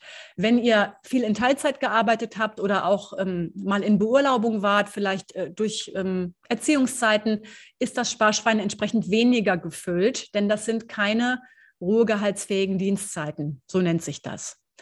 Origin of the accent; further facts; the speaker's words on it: North Rhine-Westphalia, Germany; Ich bin nämlich auch aus NRW.